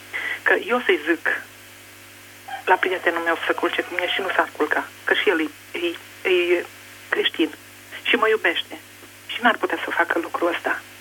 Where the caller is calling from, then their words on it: Mediaș, Sibiu County, Romania; și sunt de la Media